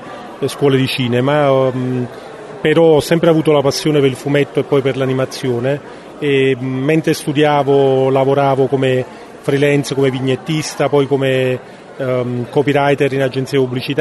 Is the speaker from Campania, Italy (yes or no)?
yes; Naples, Campania, Italy; Ma io sono di Napoli, quindi così lontana non è.